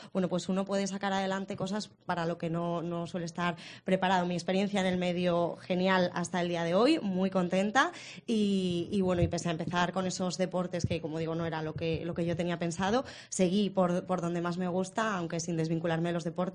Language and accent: Spanish; Madrid, Community of Madrid, Spain; en mi ciudad natal, en Madrid, me sería imposible.